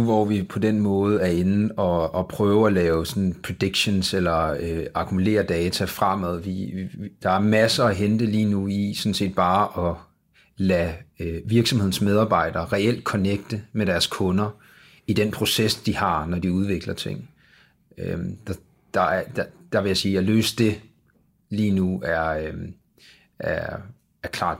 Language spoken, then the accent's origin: Danish; Central Denmark Region, Denmark; Så jeg er opvokset på Vestjylland. Og med en enlig mor, og en bror.